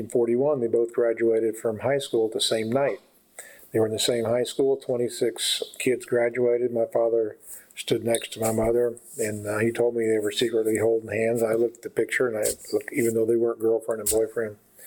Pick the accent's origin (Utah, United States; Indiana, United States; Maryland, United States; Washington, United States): Indiana, United States; Evansville; And I was born in Evansville, and my dad worked for the telephone company, and we lived in southern Indiana.